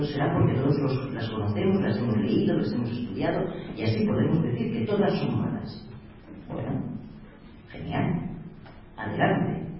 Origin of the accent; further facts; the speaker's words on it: Catalonia, Spain; como yo soy catalana, era el pintor catalán.